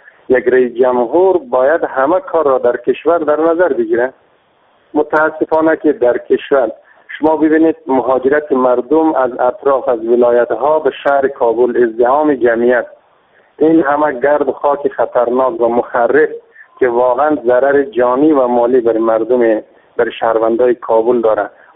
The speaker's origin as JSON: {"language": "Persian", "country": "Afghanistan", "said": "ما به عنوان یک افغانی"}